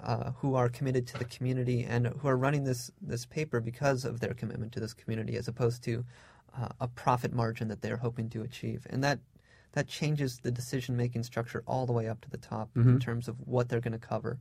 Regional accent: New Haven, Connecticut, United States; I hail from New Haven, Connecticut, which started in the mid-'80s, made a huge push to become an arts and cultural center.

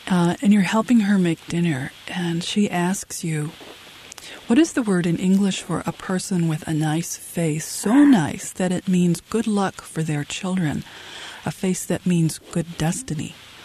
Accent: United States; as an American, you realize how little we know about this place

